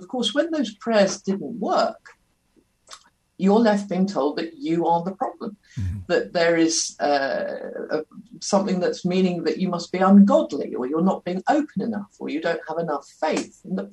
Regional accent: Guernsey; I grew up in a Christian home. I come from Guernsey in the Channel Islands. … a little island, quite a conservative community. I'm in my 50s now.

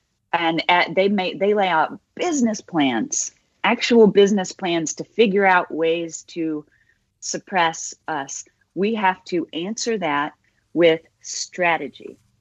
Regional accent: Kansas, United States; Growing up in Kansas, I thought I was the only gay person on the planet.

